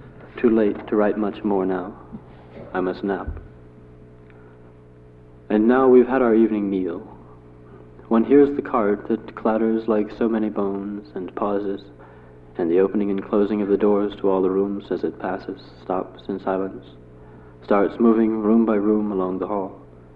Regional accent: the South, United States; living in where I had when I was raised in the South.

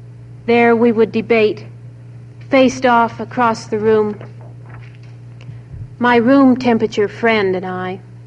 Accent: California, United States; My hometown is the center for the Rosicrucians, and I grew up visiting the Rosicrucian Museum and looking at the mummies and the shrunken heads.

